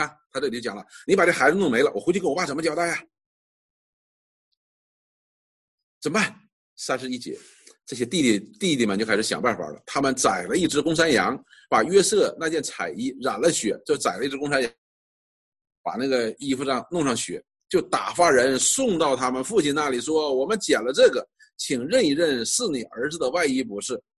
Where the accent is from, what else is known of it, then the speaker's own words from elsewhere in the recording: China; 我们中国人最明白这个道理了。